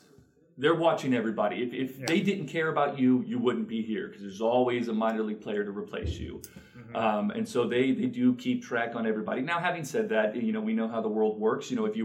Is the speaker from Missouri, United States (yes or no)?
yes; Missouri, United States; And I'm from Missouri, and you could find them even out there.